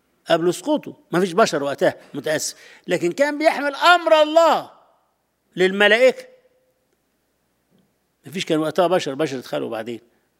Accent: Egypt; now in United States; عندنا في مصر مثلا، في سني ده

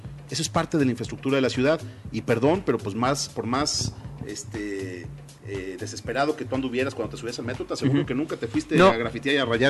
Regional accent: Guadalajara, Jalisco, Mexico; Yo soy tapatío antes que gobernador. Aquí vivo, aquí quiero seguir viviendo.

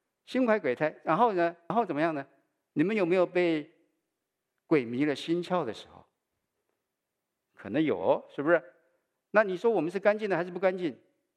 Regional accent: Taiwan; 我是从台湾来的

